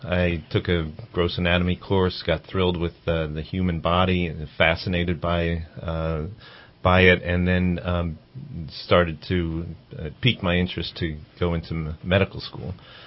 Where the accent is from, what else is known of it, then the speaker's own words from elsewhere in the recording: Folsom, California, United States; I grew up in Folsom, California, and it was strictly a geographic choice.